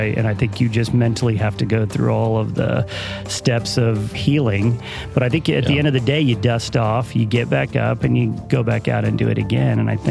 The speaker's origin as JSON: {"language": "English", "town": "Galveston", "region": "Texas", "country": "United States", "tie": "born or raised there", "said": "I thought growing up in Galveston that I wanted to be in the hotel restaurant industry."}